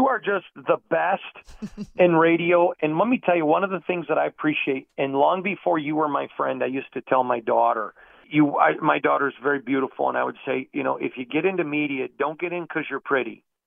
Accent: Michigan, United States; Now, I'm from Michigan, so I'm a Red Wing guy. I love hockey.

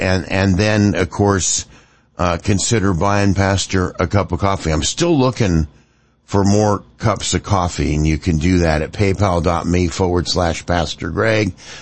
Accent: California, United States; I grew up in the Bay Area, lived out there, lived through a lot of this over the course of the last 50 plus years.

